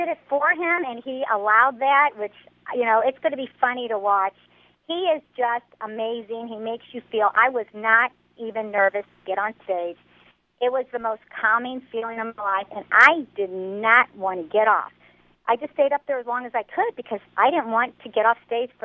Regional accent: St. Louis, Missouri, United States; I'm just curious. I'm from St. Louis. I'm a career person.

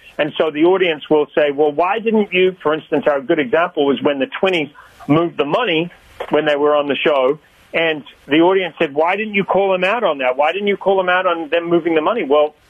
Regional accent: Christchurch, Canterbury, New Zealand; my hometown in New Zealand of Christchurch

